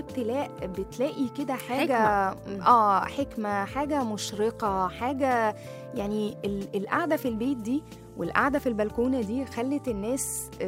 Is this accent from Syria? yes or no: no; Egypt; يعني مش عندنا في مصر بس, ولا في العالم كله